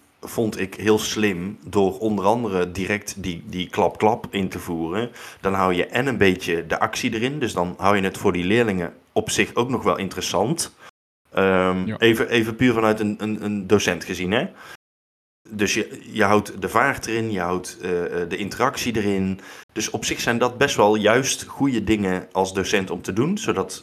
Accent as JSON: {"language": "Dutch", "country": "Netherlands", "said": "Dus dat maakt het voor ons als Nederlanders toch wel ietsje lastiger tijdens de uitzending."}